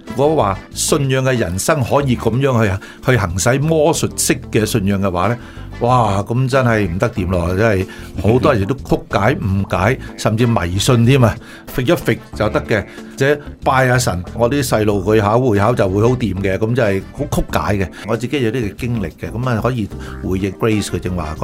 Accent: China; 特別我係中國人，佢係一個英國人

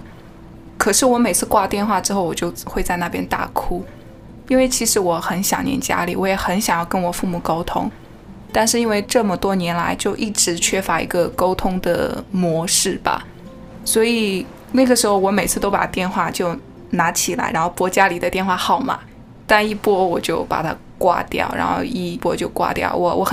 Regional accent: China; 我相信我这一代在中国长大的可能被教育都想要成为科学家

